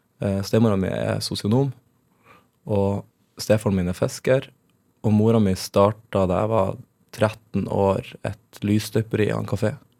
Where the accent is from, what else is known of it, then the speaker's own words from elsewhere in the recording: Henningsvær, Nordland, Norway; jeg vokste opp i Lofoten på kombinert Henningsvær, som et fiskevær, og Borge, som mer sånn landbrukskommune. Og i Henningsvær var vi 7 stykker i klassen.